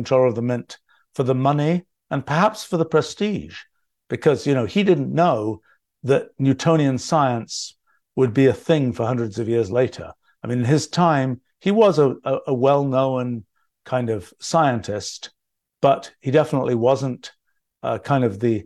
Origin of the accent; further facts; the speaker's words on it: England, United Kingdom; even when I was growing up in England